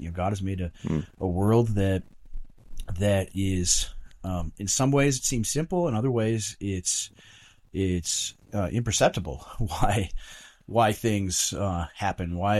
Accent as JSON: {"language": "English", "region": "Minnesota", "country": "United States", "tie": "born or raised there", "said": "I'm a pastor in rural southern Minnesota. I'm pastoring a small evangelical church in my hometown of about 9,000 people. Very, very small town."}